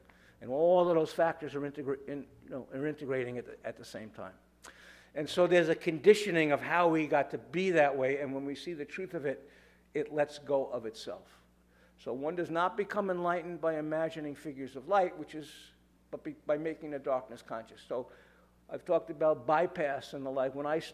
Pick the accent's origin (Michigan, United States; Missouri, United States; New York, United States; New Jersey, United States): New York, United States; I've tried my whole life as a New Yorker, and it doesn't work.